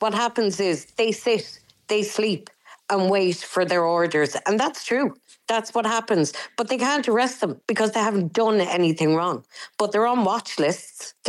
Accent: Shannon, Munster, Ireland; Yeah, because I'm from Shannon, do you know what I mean? And if there's any airport it would potentially bomb, it's going to be that.

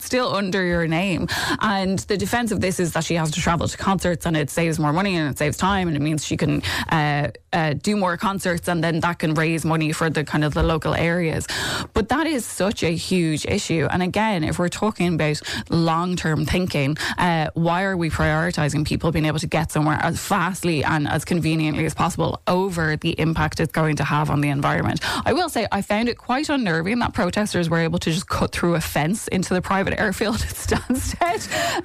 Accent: Ireland; And we are Irish, right?

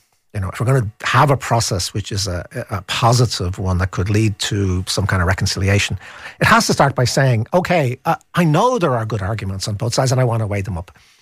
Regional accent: Ireland; as an Irish person.

